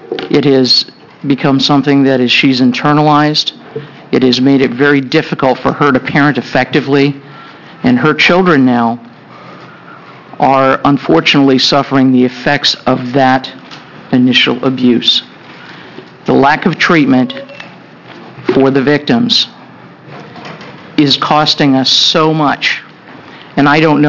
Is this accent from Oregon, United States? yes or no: yes; Oregon, United States; I'm from Linn County, a resident of Lebanon.